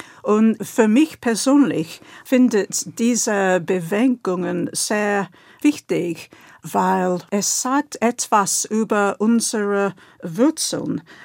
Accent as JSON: {"language": "German", "region": "London", "country": "United Kingdom", "tie": "born or raised there", "said": "Aber ich bin in London aufgewachsen und dort kann man die Nachthimmel gar nicht sehen, wegen des Straßenlichts."}